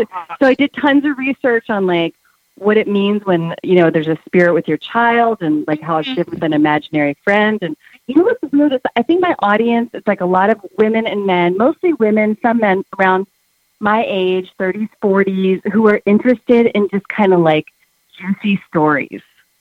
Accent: East Coast, United States; I grew up on the East Coast, and we were part of this cult.

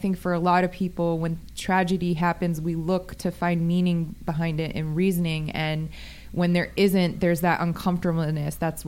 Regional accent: Las Vegas, Nevada, United States; Born and raised in Las Vegas.

